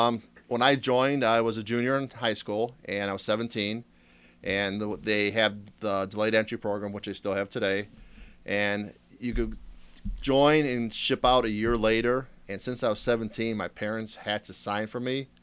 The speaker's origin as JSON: {"language": "English", "region": "Ohio", "country": "United States", "said": "Since I am from Ohio originally, if you're east of the Mississippi, you go to Parris Island."}